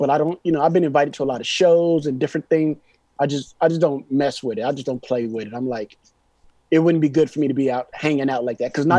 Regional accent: Austin, Texas, United States; Well, you know, I'm born and raised in Austin, right?

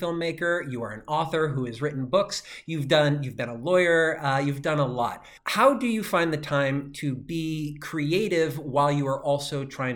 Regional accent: Wisconsin, United States; growing up in Wisconsin myself, the WGN area was Oprah's town.

